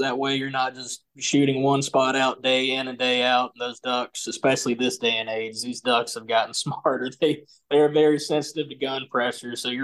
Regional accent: South Carolina, United States; You know, I grew up in South Carolina in the upstate. It's not really a hot spot for ducks, but we have a farm right on the Broad River up in the mountains, right where North Carolina and South Carolina intersect.

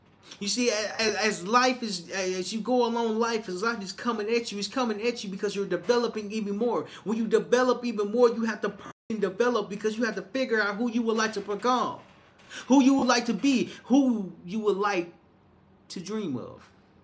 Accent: Little Rock, Arkansas, United States; And so I left my hometown, which was Little Rock, Arkansas. When I left Little Rock, Arkansas, I learned more about myself.

